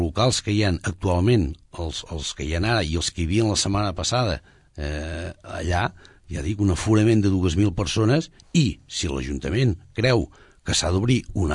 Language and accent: Catalan; Sabadell, Catalonia, Spain